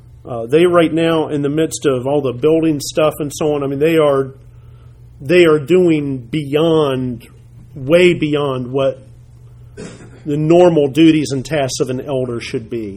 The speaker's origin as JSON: {"language": "English", "town": "Dayton", "country": "United States", "tie": "born or raised there", "said": "So right now in my hometown of Dayton, I mean, in this little town with small town politics"}